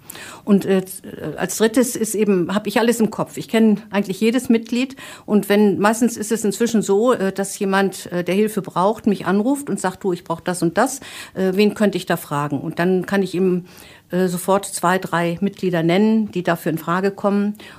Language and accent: German; Northern Germany, Germany; now in Westphalia, Germany; ich neu in Westfalen war. Ich komme aus Norddeutschland